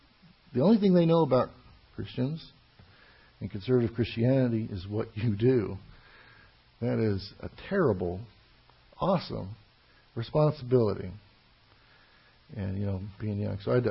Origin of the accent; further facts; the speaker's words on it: the South, United States; now in Chicago, United States; I came from the South. I came from the Bible Belt. You know, 8 years old, we're arguing in the lockers about speaking in tongues and the rapture.